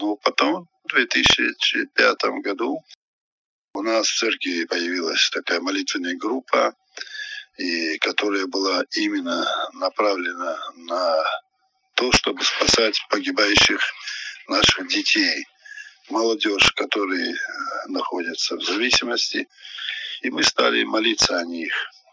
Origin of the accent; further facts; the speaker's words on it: Vladikavkaz, North Ossetia–Alania, Russia; born there; Я родился в Северной Осетии, город Владикавказ, 52-го года я рождения. И когда было мне 24-23 года, я женился там же, в Владикавказе